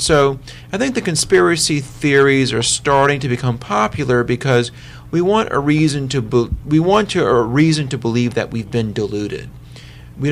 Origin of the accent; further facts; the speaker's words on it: New Orleans, Louisiana, United States; You know, I'm from New Orleans. My parents fortunately left.